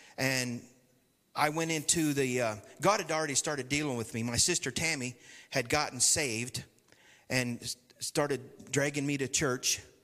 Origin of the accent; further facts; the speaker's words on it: Moore, Oklahoma, United States; And so I grew up in Moore, Oklahoma. There was two addresses we had up there, and I graduated from Moore High School.